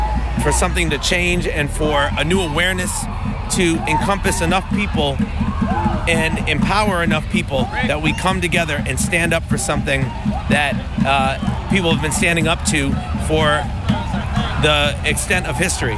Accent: Boston, Massachusetts, United States; I'm from Boston, Massachusetts.

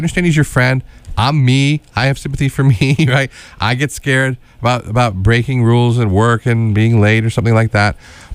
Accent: United States; I'm an American.

